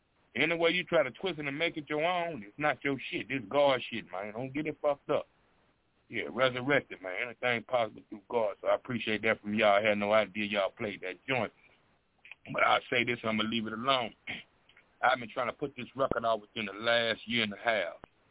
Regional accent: Baton Rouge, Louisiana, United States; I'm from South Baton Rouge. My backyard is LSU.

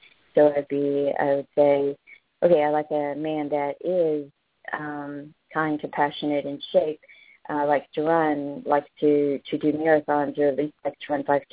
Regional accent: North Carolina, United States; accent: southern; I'm from North Carolina, so I grew up with them, and I'm one myself

